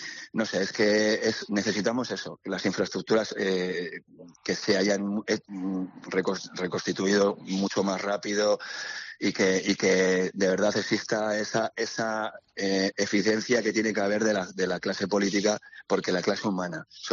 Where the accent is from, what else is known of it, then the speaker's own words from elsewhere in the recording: Valencian Community, Spain; por los valencianos, que somos del Athletic